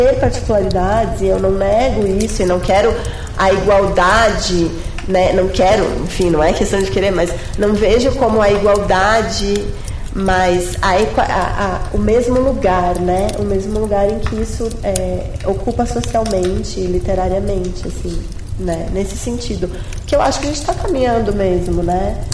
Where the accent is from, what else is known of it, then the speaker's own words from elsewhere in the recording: Porto Alegre, Rio Grande do Sul, Brazil; Eu sou gaúcha também, né? Porto Alegre é um lugar em que a gente tem, assim, um contato com a língua espanhola muito, né?